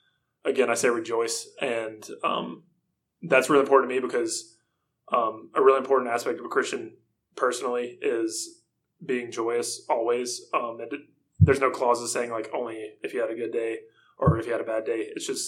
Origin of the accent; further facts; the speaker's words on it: Boiling Springs, South Carolina, United States; I am 21 years old. I'm a junior here at PC. I'm originally from Bowling Springs, which is like Spartanburg, South Carolina, so the upstate.